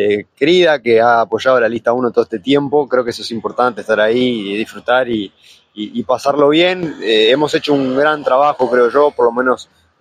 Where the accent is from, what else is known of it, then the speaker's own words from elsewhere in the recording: Salta, Argentina; mañana todos nos despertamos, seguimos siendo salteños